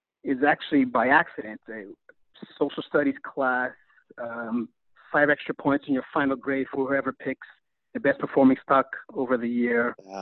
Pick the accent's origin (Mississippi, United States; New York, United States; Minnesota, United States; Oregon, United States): New York, United States; Bronx; It was really the boogie down. I'm born in 71, and it's the era of Fort Apache, just coming out of the Bronx is burn